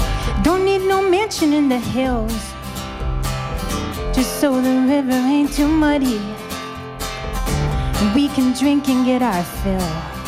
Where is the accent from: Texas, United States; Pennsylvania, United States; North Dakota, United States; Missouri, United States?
North Dakota, United States; Fargo; now in Minneapolis, United States; I come from Fargo. I live in Minneapolis now with these guys.